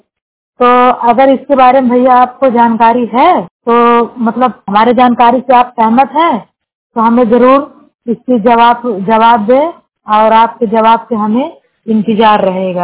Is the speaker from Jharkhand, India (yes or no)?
no; Uttar Pradesh, India; now in Mumbai, India; जिला जौनपुर उत्तर प्रदेश की रहने वाली हूँ, मुंबई में रह रही हूँ।